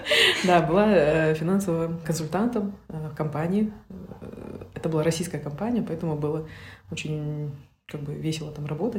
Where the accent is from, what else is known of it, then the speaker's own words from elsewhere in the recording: Issyk-Kul Region, Kyrgyzstan; also born or lived in Almaty; Я вообще родом с Кыргызстана, Иссык-Куль. Там есть село, казахское село, откуда мы и родом.